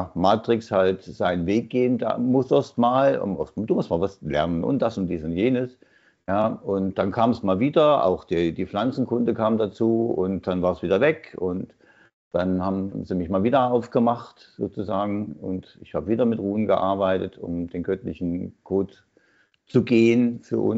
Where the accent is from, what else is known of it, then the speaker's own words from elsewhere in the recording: Thuringia, Germany; ich bin aus Thüringen, bin 58